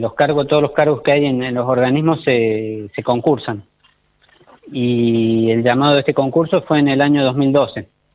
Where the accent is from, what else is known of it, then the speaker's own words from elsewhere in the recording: Cruz del Eje, Córdoba, Argentina; yo soy de Córdoba, soy de Cruz del Eje, relativamente cerca de...